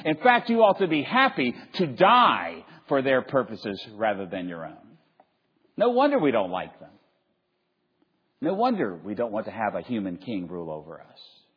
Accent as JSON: {"language": "English", "town": "Roanoke", "region": "Virginia", "country": "United States", "tie": "born or raised there", "also_born_or_lived": "Richmond, United States", "said": "Virginia is my home. I grew up in Roanoke, Virginia, and I lived several years in Richmond, Virginia. I mean, Virginia is my home, the Commonwealth, right?"}